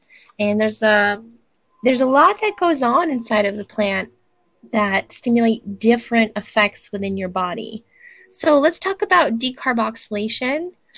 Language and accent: English; Lemon Grove, California, United States; live from the Love Lab in my hometown of Lemon Grove.